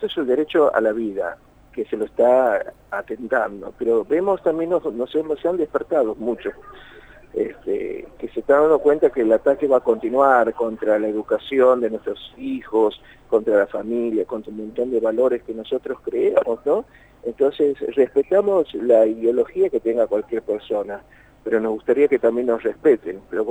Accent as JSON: {"language": "Spanish", "country": "Argentina", "said": "como argentinos nos merecemos tener esa patria grande"}